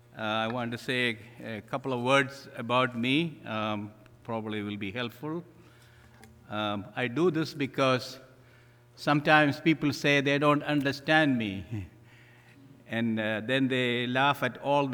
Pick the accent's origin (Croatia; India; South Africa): India; English is a second language; moved away as an adult; now in United States; I came from India to this country about 38 years ago, study in Pittsburgh Theological Seminary.